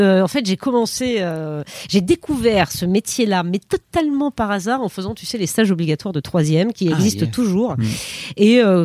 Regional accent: Périgueux, Nouvelle-Aquitaine, France; J'ai grandi en province, à Périgueux, en Dordogne. J'ai un frère. J'ai grandi dans cet univers.

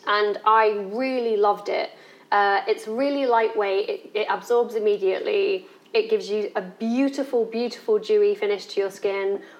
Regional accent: Doncaster, Yorkshire and the Humber, United Kingdom; And I'm from Doncaster and I don't waste my pennies.

